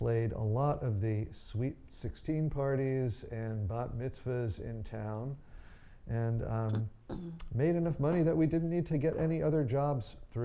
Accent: Fair Lawn, New Jersey, United States; also born or lived in Paterson; Well, I grew up in New Jersey, born in a town called Paterson, and grew up in Fairlawn, New Jersey.

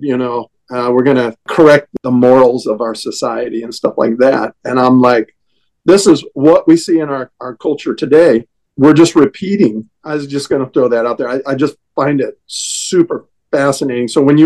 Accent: West Coast, United States; even where I grew up out on the West Coast had a lot of Klan influence.

